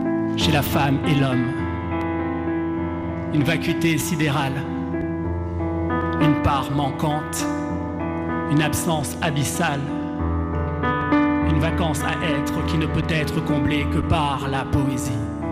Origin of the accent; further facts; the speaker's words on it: Douala, Littoral, Cameroon; moved away; c'est un poème que j'ai dédié à ma ville natale, Douala. Il a fallu quitter, mais pour mieux la retrouver.